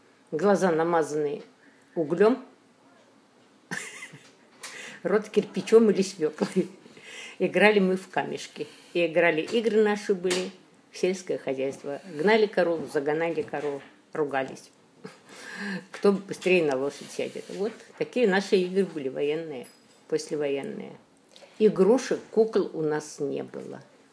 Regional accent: Krasnaya, Brest Region, Belarus; Брестская область, Пружанский район, деревня Красная.

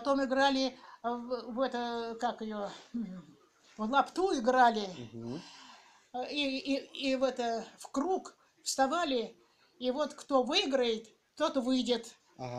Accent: Anzhero-Sudzhensk, Kemerovo Oblast, Russia; born there; В Анжерке.

